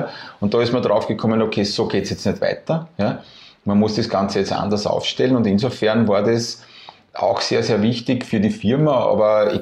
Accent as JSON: {"language": "German", "region": "Burgenland", "country": "Austria", "said": "als Burgenländer im Burgenland Festivalgelände zu suchen."}